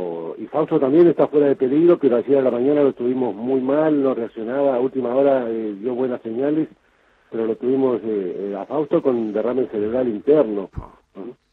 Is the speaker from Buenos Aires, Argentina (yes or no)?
no; Cushamen, Chubut, Argentina; Yo soy una persona de 50 años, vuelvo a repetir, vengo de Cusamen, de Cusamen, todo lo que he dicho, una comunidad que está arriba del Pesquera